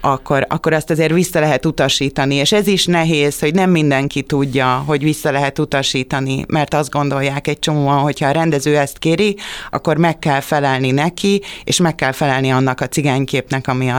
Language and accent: Hungarian; Csepel, Budapest, Hungary; vagy amikor eljönnek Cseperre, arra a kertvárosba, ahonnan én származok, ahol én születtem, arra is mindig azt kapom, hogy hát ez nem is Csepel